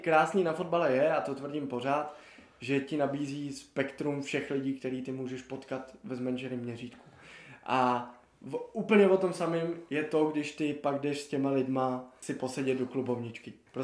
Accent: Prague, Czechia; končila na tom, že jsem z Prahy.

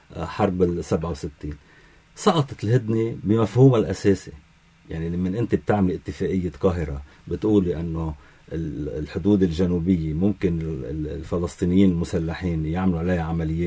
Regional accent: Lebanon

